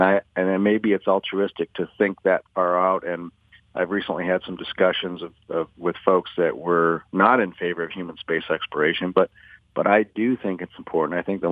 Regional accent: Detroit, Michigan, United States; growing up in the Motor City, I was always into mechanics and automotive, had a lot of automotive interests.

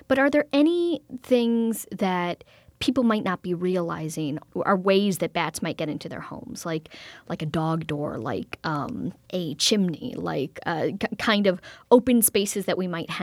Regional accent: Wisconsin, United States; So I have actually had a number of bat encounters because I am from Wisconsin, and like many of us have had bats in my home.

